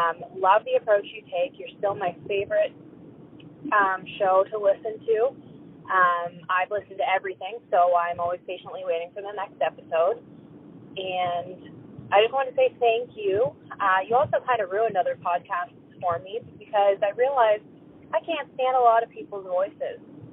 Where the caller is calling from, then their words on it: Lower Sackville, Nova Scotia, Canada; I'm calling from Lower Sackville, Nova Scotia.